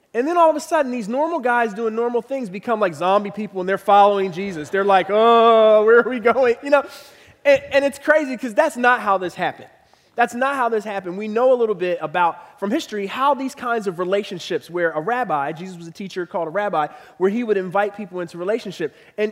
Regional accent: Philadelphia, Pennsylvania, United States; now in Cincinnati, United States; I learned about this when I moved to Cincinnati from Philadelphia. In Philly, have a lot of family there

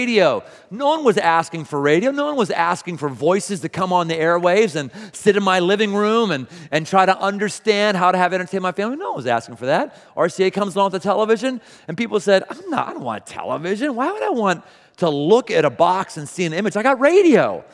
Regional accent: Pittsburgh, Pennsylvania, United States; I remember when I was a kid and growing up in Pittsburgh, I went to the Monroeville Mall with my mom

